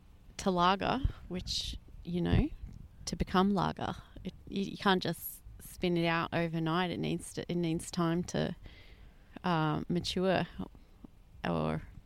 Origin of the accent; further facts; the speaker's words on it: United Kingdom; born there; I was born in Britain